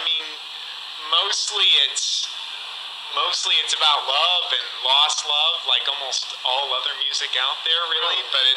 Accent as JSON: {"language": "English", "town": "Indianapolis", "region": "Indiana", "country": "United States", "tie": "born or raised there", "also_born_or_lived": "New York / Louisville", "lives_now": "Nashville, United States", "said": "I was born in New York and lived there for about a year and a half, and then Louisville, I was there until about second grade, and then moved to Indianapolis."}